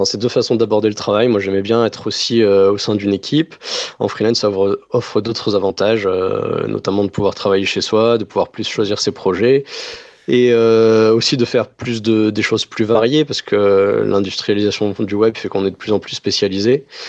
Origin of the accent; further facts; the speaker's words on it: Paris, Île-de-France, France; also born or lived in Toulouse; moi je suis parisien à la base, donc c'était pour retrouver mes racines, et puis c'était aussi, surtout parce que j'aime bien Toulouse, mais il n'y avait aucun travail, donc nécessité faisant loi, on a dû déménager à Paris.